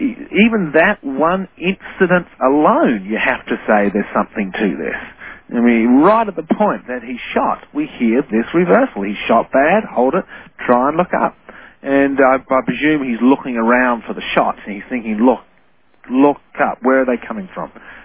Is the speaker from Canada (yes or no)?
no; Adelaide, South Australia, Australia; Adelaide's my hometown in Australia